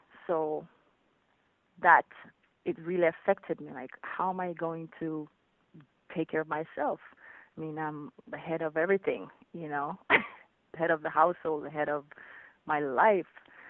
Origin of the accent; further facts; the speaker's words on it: Jamaica; now in Florida, United States; Yeah, I moved from Jamaica around the same time I did … because I kept going back and forth, and it was just too much. So I migrated to the U.S.